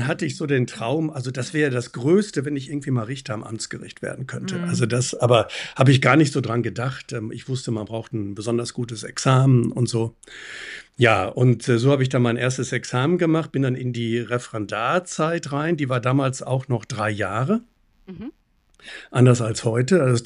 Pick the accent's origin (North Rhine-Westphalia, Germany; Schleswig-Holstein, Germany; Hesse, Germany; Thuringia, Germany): North Rhine-Westphalia, Germany; Bochum; Ich war auch der Erste in meiner Familie mit Abitur, der Erste, der studiert hat. Mhm. Und ich komme aus Bochum und klar, in Bochum gibt es eine große Universität. Also habe ich in Bochum angefangen, Jura zu studieren.